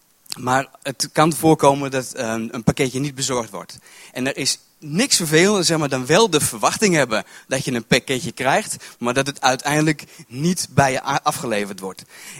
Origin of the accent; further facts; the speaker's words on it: North Holland, Netherlands; En ik kom uit Volendam. Het plaatsje vlak bij Volendam.